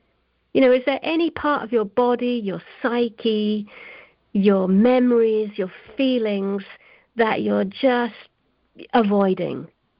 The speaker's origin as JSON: {"language": "English", "region": "London", "country": "United Kingdom", "tie": "born or raised there", "said": "growing up in London in the fashion business. So, you know, I was interacting with all sorts of weird and wonderful energies that make up the London art scene."}